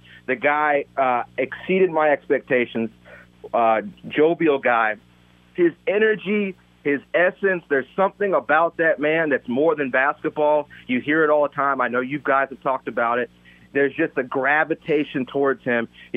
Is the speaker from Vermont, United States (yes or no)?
no; Durham, North Carolina, United States; I grew up in Durham, Chapel Hill, North Carolina.